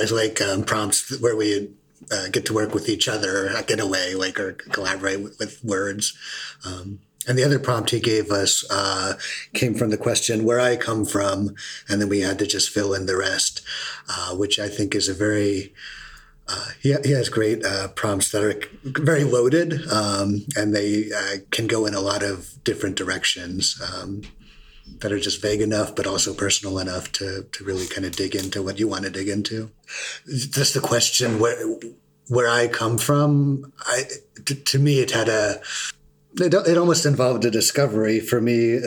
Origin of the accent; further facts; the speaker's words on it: Corvallis, Oregon, United States; Corvallis. Mm-hmm. Yeah, where OSU is, yeah. And I lived in a university town, but I described a lot about just the people of Oregon that I grew up with and I grew up around.